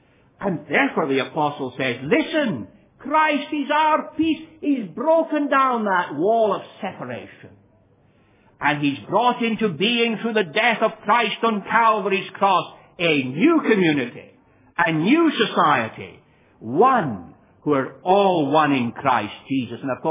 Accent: Scotland, United Kingdom; And I, being a Scot, would say without doubt, it's Scotsmen and everybody else.

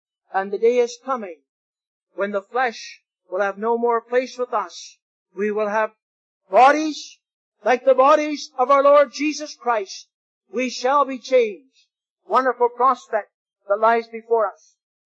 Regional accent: Kenora, Ontario, Canada; You know, 2 weeks ago, I was in Kenora, Ontario, my hometown.

